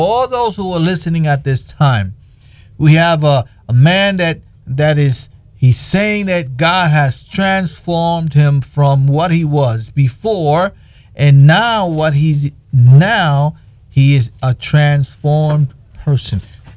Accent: New York City, New York, United States; I'm from the South Bronx, New York also. So I know what it is to live on that dumb street, some concrete jungles.

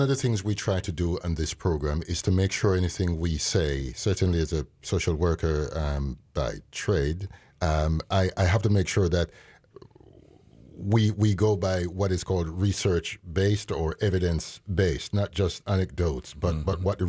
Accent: Jamaica; also born or lived in London, United Kingdom; even though I was born in the UK, London, UK, I grew up in Jamaica.

